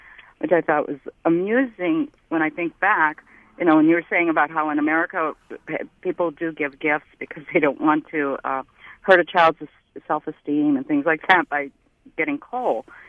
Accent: Croatia; now in Michigan, United States; I'm from Croatia, first of all.

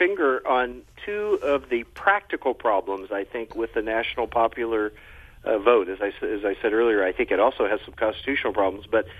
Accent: California, United States; Again, here in California, sorry to keep bringing up my home state, but we cut it a little bit differently.

